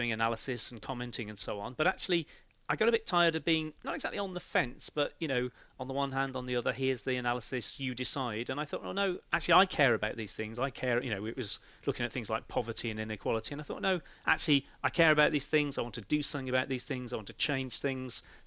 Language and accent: English; Birmingham, West Midlands, United Kingdom; I grew up in Brum, studied at university, went and worked in London